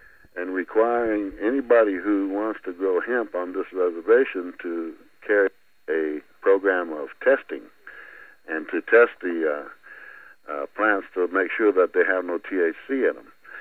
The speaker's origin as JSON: {"language": "English", "region": "Oklahoma", "country": "United States", "said": "I'm staying here in Manistee. You know, I'm from Oklahoma, of course, but I got sons here on Pine Ridge that are Lakota Oglalas."}